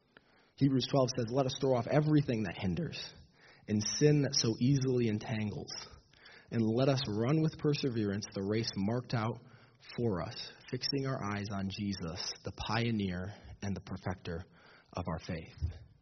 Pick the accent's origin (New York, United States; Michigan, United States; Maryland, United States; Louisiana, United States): Michigan, United States; Petoskey; I remember growing up in Petoskey, Michigan.